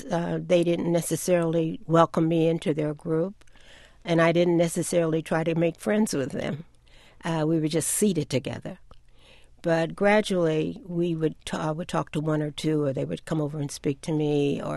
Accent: California, United States; We came from California, and I knew what discrimination was, but it wasn't a legislated thing like it was in the South.

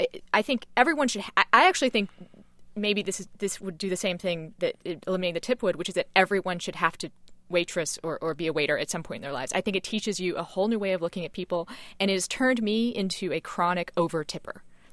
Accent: Nebraska, United States; I grew up in Nebraska where we didn't have enrichment programs or really very much homework.

